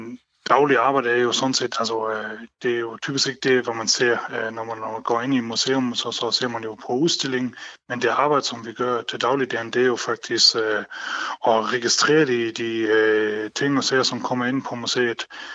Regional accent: Region of Southern Denmark, Denmark; also born or lived in Germany; Jamen, jeg er født i Tyskland, men opvokset i det tyske mindretal her i Sønderjylland.

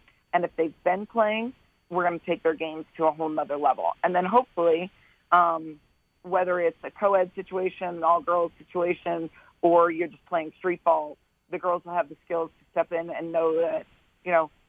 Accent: Vero Beach, Florida, United States; I grew up in Vero Beach, Florida. Huge football fan. Always wanted to play.

